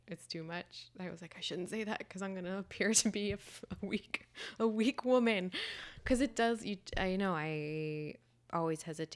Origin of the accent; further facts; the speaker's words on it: Sewanee, Tennessee, United States; Yeah, a little college town called Suwanee.